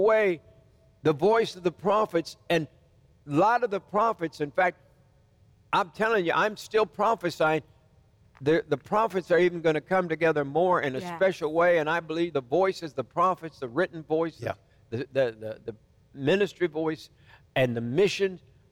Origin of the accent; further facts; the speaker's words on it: Michigan, United States; Oh, I love Detroit. My home state is Michigan.